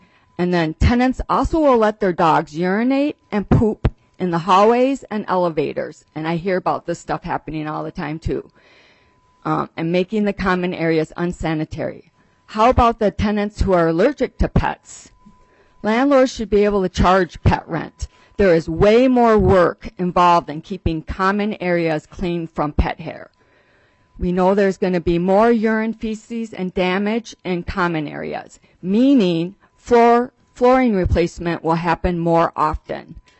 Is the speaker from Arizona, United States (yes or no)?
no; Rochester, Minnesota, United States; I'm a landlord from Rochester, Minnesota.